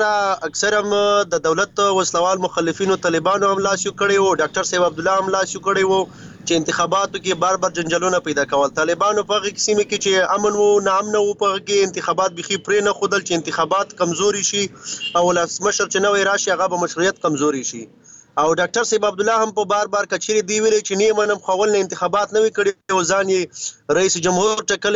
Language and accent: Pashto; Khyber Pakhtunkhwa, Pakistan; موږ مستقل د جنوبي وزیرستان یو